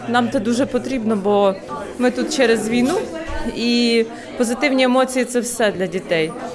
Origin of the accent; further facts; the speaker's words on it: Kyiv Oblast, Ukraine; moved away; Ми з України, з-під Києва. Тут майже вже рік